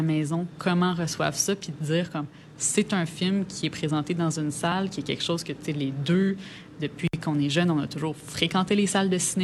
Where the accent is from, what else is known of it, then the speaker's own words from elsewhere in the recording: Sherbrooke, Quebec, Canada; ben moi, j'ai grandi à Sherbrooke.